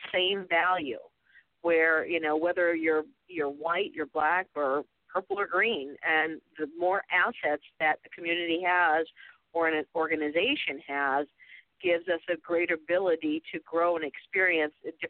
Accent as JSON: {"language": "English", "region": "Minnesota", "country": "United States", "tie": "born or raised there", "moved": "yes", "lives_now": "San Diego, United States", "said": "Well, I grew up in the Midwest, and after experiencing 60 below weather, I migrated to the beautiful city of San Diego, and have been in San Diego for the last 20 years."}